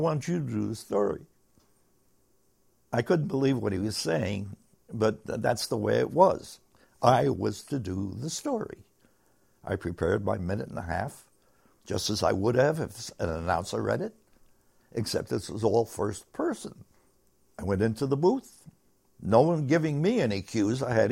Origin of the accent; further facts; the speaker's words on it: Bronx, New York, United States; I'm a kid from the Bronx, talk sometimes like a kid from the Bronx